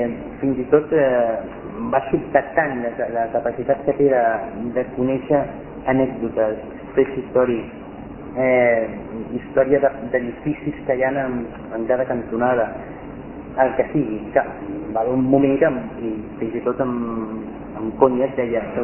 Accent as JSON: {"language": "Catalan", "town": "Barcelona", "region": "Catalonia", "country": "Spain", "said": "jo soc barceloní, soc del barri de Gràcia, el barri de la Ribera, Ciutat Vella"}